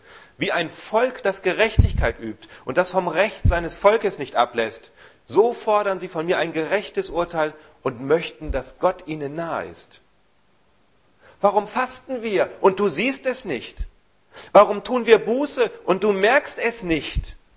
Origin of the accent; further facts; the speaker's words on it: Northern Germany, Germany; Ich bin selber als echter Norddeutscher kein Karnevalfreund